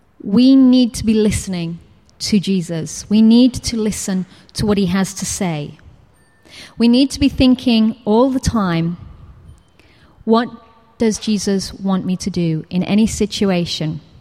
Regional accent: England, United Kingdom; Because I'm English.

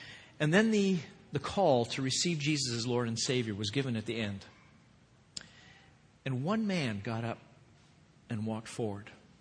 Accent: Canada; Now, please understand, I am thoroughly Canadian. I love Canada. I love the cold.

